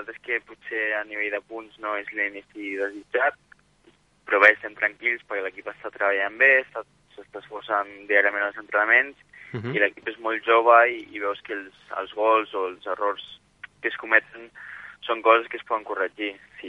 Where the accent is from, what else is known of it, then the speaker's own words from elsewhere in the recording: Catalonia, Spain; ja que som de Barcelona o Santa Coloma